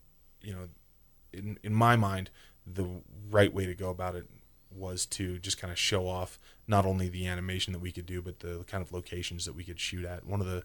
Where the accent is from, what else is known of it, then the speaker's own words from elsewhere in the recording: Taos, New Mexico, United States; I lucked out because I grew up in Taos